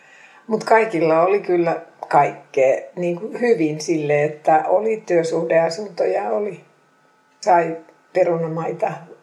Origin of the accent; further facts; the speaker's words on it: Fiskars, Uusimaa, Finland; accent: Fiskars dialect; mä puhuin joko Fiskarsin murretta tai sitten koulusuomea, siis semmoista kirjakieltä.